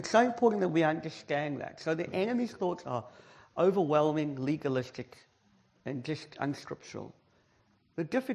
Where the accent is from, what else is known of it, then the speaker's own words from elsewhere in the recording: South Africa; I'm from South Africa, so I can share that publicly.